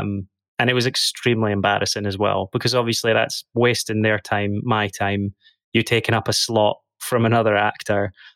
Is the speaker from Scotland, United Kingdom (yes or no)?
yes; Dundee, Scotland, United Kingdom; moved away as an adult; now in London, United Kingdom; So I'm originally from Dundee in Scotland. I grew up there for the first 20-something years of my life. And I went to university there, studied there, I studied law. And then after I completed my degree, I moved to London.